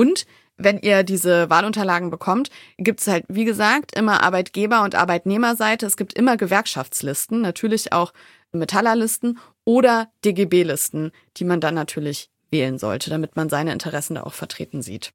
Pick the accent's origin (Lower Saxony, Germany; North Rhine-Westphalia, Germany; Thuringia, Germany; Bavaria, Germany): Lower Saxony, Germany; Wolfsburg; ich bin aus Wolfsburg, da passiert das so.